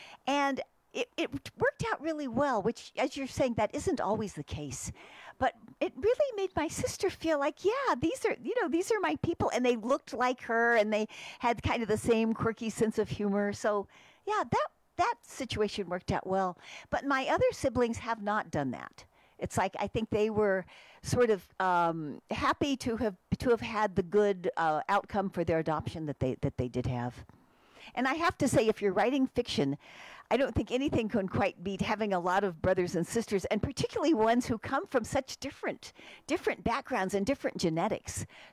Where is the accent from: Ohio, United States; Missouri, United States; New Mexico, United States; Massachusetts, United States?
New Mexico, United States; Santa Fe; also born or lived in Oklahoma; No, I grew up in Santa Fe, actually.